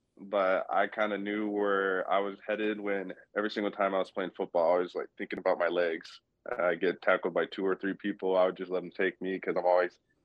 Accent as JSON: {"language": "English", "region": "Wisconsin", "country": "United States", "said": "You know, I'm a kid from Wisconsin, and we're not really known for breeding, you know, pure sprinters. So you had me, a Wisconsin kid"}